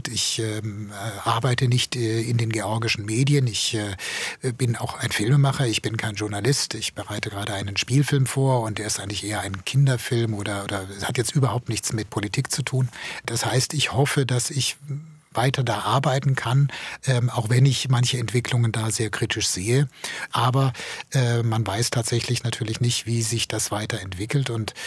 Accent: Germany; Und ich denke, wir als Deutsche, jetzt wird man gerade eigentlich tatsächlich gefordert, für die Werte, die wir leben durften, jetzt auch mal einzustehen.

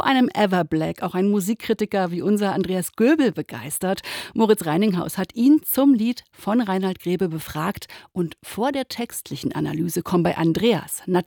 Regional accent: Brandenburg, Germany; das ich sehr mag, obwohl es über meine Heimat herzieht.

